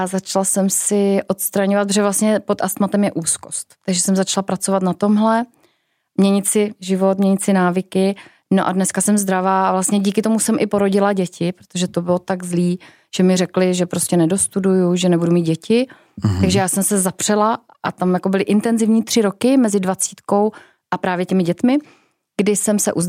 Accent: Petrov nad Desnou, Olomouc Region, Czechia; also born or lived in Košice, Slovakia; Pocházím z malé vesnice. Narodila jsem se teda v Košicích, ale tak to souviselo spíš se studii mých rodičů. A pocházím z malé vesnice z Petrova nad Desnou, nad Šumperkem.

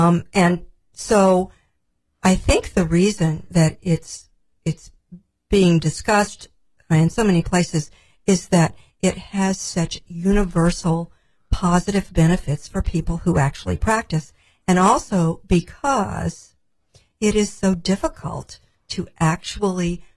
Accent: Midwest, United States; Well, you should know that I grew up in the Midwest on a farm, and so that's really part of my background.

